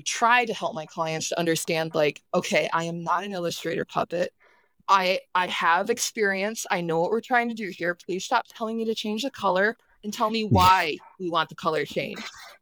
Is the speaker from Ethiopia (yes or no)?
no; United States; now in Ireland; I went by … then I got married. I'm an American. I moved to Ireland.